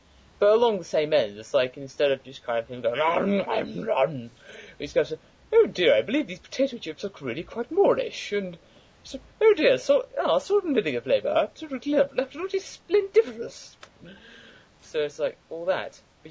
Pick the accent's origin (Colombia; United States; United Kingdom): United Kingdom; accent: American; They know I'm British, then, they accept my American accent, and they completely forget I'm British